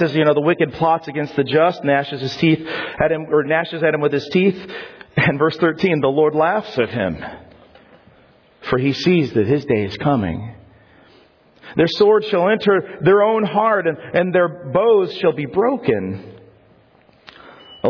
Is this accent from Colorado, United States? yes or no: yes; Colorado, United States; I grew up in Colorado, but we would take trips to California